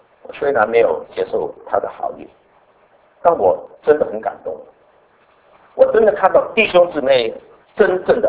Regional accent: Hong Kong; 我们香港人叫糖水啊

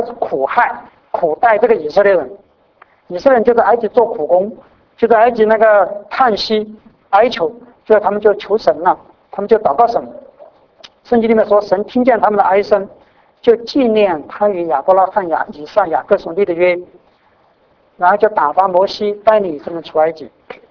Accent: China; 那我们中国人有一句话叫做落叶归根呢。

